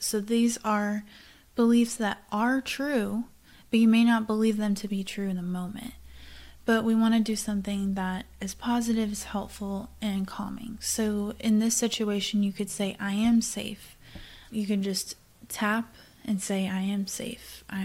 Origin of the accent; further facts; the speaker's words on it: Tennessee, United States; like I'm from Tennessee, so tornadoes are more common up there.